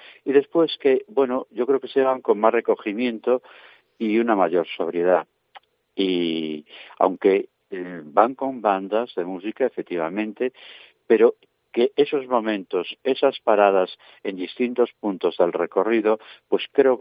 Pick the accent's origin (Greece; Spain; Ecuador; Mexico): Spain; Alicante, Valencian Community; born there; como se decimos los que nacimos aquí en la Ciudad Vieja